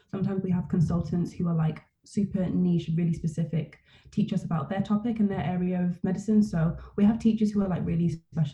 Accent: London, United Kingdom; born there; I was born in London

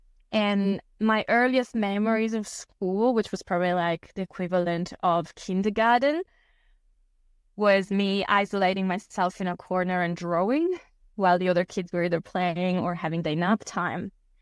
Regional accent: Italy; So when I grew up in Italy has an interesting school system

